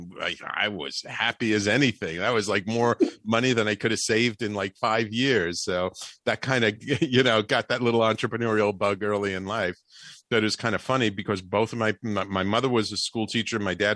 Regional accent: Bronx, New York, United States; because I didn't get much of an allowance either as a little kid growing up in the Bronx.

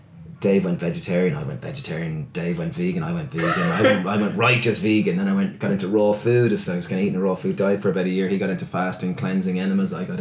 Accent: Ireland; And as an Irish male, that's like, how do you do that?

